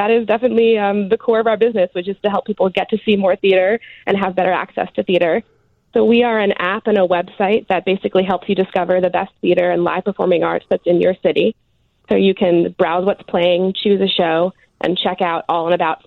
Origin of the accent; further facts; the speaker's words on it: Evanston, Illinois, United States; I grew up in Evanston, went to Evanston Township High School, and then Northwestern.